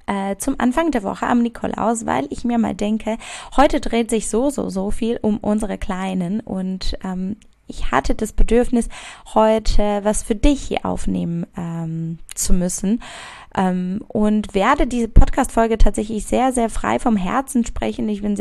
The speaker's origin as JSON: {"language": "German", "country": "Poland", "tie": "born or raised there", "second_language": "German", "moved": "as an adult", "lives_now": "Germany", "said": "Ich komme ursprünglich aus Polen und bin erst nach dem Abitur nach Deutschland ausgewandert und habe also meine ganze Kindheit in Polen verbracht"}